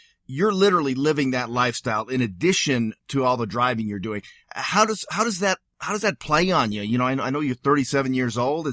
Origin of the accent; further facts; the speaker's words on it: Seattle, Washington, United States; of course I grew up in Seattle, and it was just so sad to see what had been such a hub.